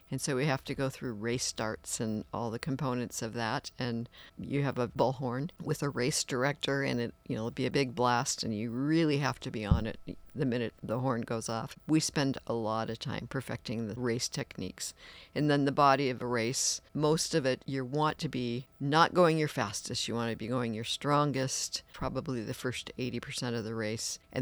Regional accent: Washington, United States; now in Clatsop County, United States; I came from the Puget Sound area. We moved here about 20 years ago into Clatsop County, and I'd been around water all my life.

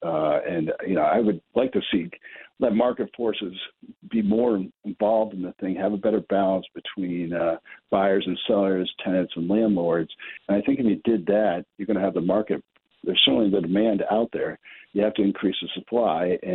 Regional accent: Syracuse, New York, United States; Car thefts in Syracuse, my hometown, have, you know, quadrupled in recent years.

